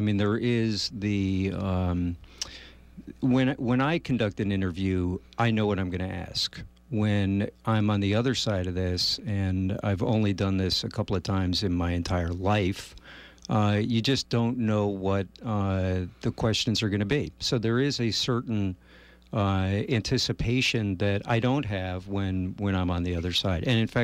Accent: Connecticut, United States; Well, I grew up outside of New York City in Connecticut.

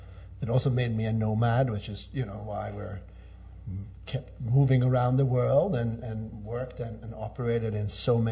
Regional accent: Norway; I was born and raised in Norway, which is an incredibly equitable society where, you know, men, women, and incomes are not determinants of your status as a human being.

